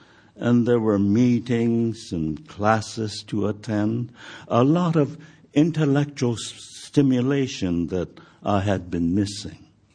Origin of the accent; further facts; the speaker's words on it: United States; How dare they question my loyalty as an American?